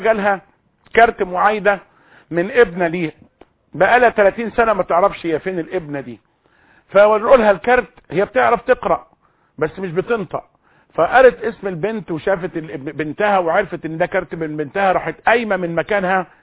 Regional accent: Egypt; كمسلمين مصريين فينا كتير من الدغل، كمصريين حالنا ملخبط

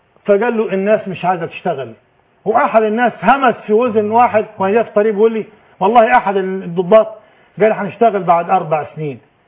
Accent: Egypt; نحن مصريون

